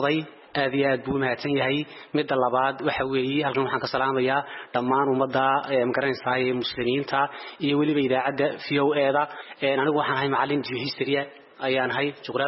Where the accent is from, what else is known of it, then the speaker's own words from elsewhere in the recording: Borama, Awdal, Somalia; anigu dugsiga deegaan ahaan waxaan ka soo jeedaa magaalada Buurame